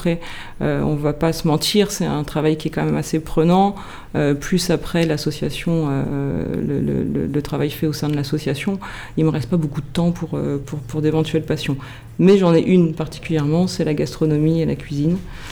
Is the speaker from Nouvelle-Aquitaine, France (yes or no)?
yes; Limoges, Nouvelle-Aquitaine, France; also born or lived in Périgueux / Paris region; Je suis née à Périgueux. J'ai ma famille qui est originaire de Dordogne, mais moi j'ai grandi à Limoges. Et donc j'avais jamais habité Périgueux.